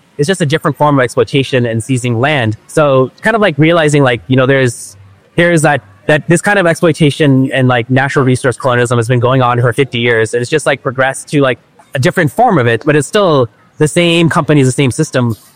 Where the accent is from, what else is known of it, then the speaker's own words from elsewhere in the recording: United States; as an American who grew up in a very well-off family and like had a lot of opportunities, like I've been in a privileged position.